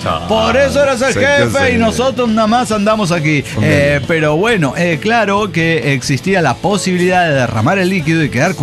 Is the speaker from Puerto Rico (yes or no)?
no; Mexico City, Mexico; now in Puebla, Mexico; actualmente resido en Puebla, pero yo soy chilanga de corazón.